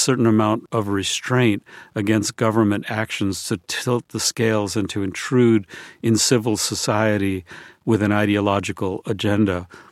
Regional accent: Brooklyn, New York, United States; born there; Because I was born in Brooklyn, New York, and I don't have paper.

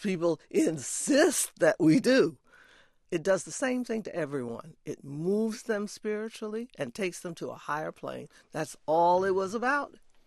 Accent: Philadelphia, Pennsylvania, United States; No, that you know, I'm from Philadelphia, Mother Bethel AME Church, you know.

